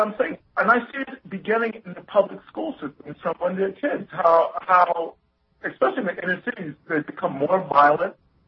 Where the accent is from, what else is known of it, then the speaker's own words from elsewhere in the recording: New York, United States; Okay, and, you know, I'm from New York. I'm from New York City, but upstate New York, which, you know, is very similar to, let's say, Ohio, Indiana